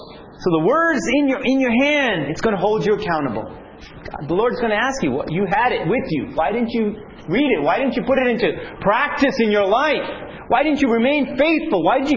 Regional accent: New York City, New York, United States; I'm from New York City, you know. I always wore a suit in New York, and I had businesses and things like

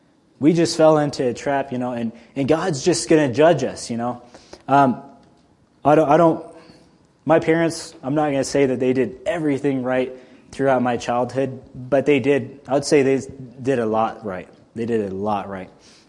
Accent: Texas, United States; I grew up in the South in Texas.

